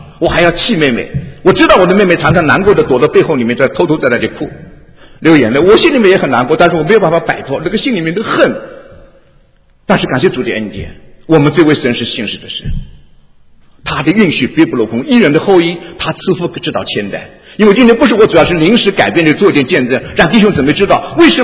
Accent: China; now in United States; 因为我们知道我们从大陆来所那个所处的地方，那个国家是一个无神论的

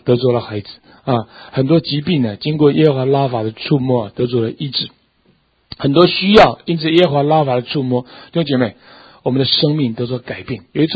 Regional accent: Taiwan; 我们台湾人喜欢问吃饱没有，是不是？

